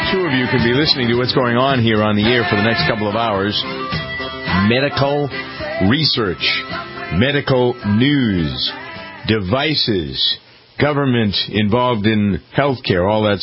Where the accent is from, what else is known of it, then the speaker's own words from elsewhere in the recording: Framingham, Massachusetts, United States; we were talking about a girl from Connecticut who was spending time in Framingham, which is my hometown in Massachusetts